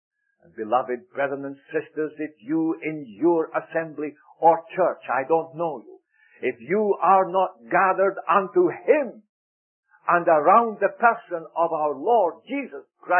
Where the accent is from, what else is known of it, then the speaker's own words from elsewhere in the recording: Scotland, United Kingdom; now in United States; I'm a Scotsman. I have adopted America now. We have as our home country